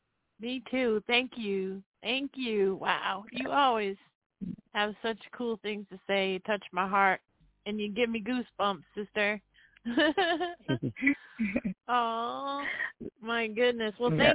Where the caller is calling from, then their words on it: Massachusetts, United States; Hey, family … I'm calling from Massachusetts.